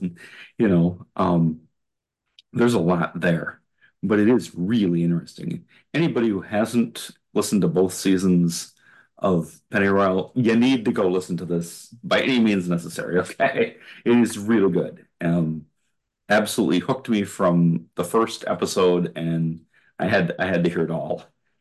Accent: Wisconsin, United States; And, hey, I'm from Wisconsin. We're flyover country too.

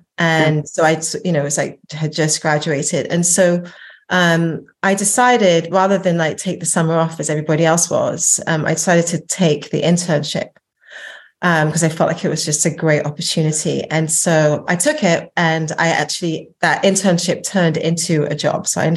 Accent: England, United Kingdom; growing up in England

